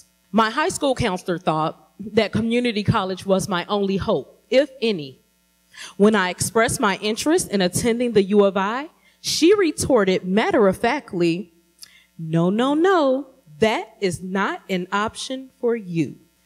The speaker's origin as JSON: {"language": "English", "town": "Chicago", "region": "Illinois", "country": "United States", "tie": "born or raised there", "said": "I grew up on the South Side, what we affectionately called the low end, where poverty, drugs, teen pregnancy, and alcoholism were the norm."}